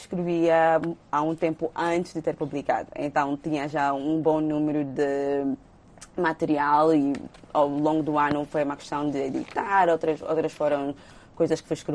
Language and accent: Portuguese; Angola; um bocadinho de mim enquanto angolana